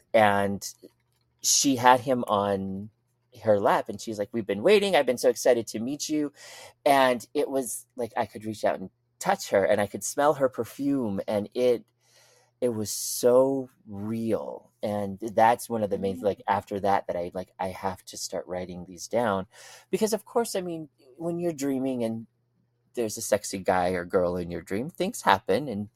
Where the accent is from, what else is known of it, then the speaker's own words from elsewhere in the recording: Montana, United States; So I, you know, being from Montana, we got a lot of ghost towns around us.